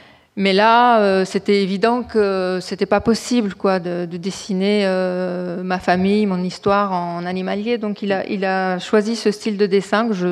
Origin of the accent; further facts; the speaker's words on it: Iraq; moved away; j'ai quitté l'Irak en 73, je suis retournée régulièrement pour voir ma famille, mais je ne pensais pas y être attachée au point de me sentir mal et d'avoir besoin d'avoir des traces de mes souvenirs en Irak.